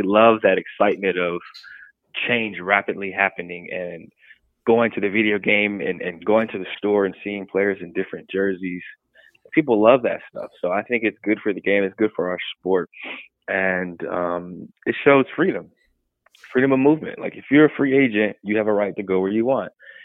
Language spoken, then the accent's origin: English; Canton, Ohio, United States; You know I'm from Canton, right? You know I'm not from Cleveland.